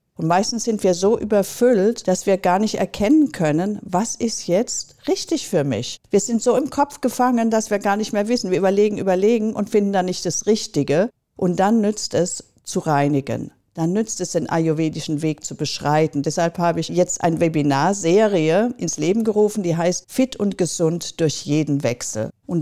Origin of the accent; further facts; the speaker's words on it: India; moved away as an adult; now in Italy; Damals bin ich aus Indien nach Italien gezogen. Mit meinem Mann, der war auch Arzt und Psychiater, habe ich die ersten Kräuter aus Indien mitgebracht.